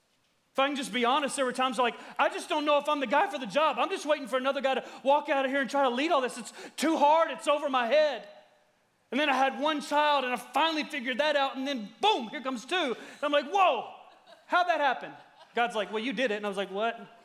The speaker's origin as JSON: {"language": "English", "region": "the South", "country": "United States", "tie": "born or raised there", "said": "I know some of y'all don't believe in whippings. I grew up in the South."}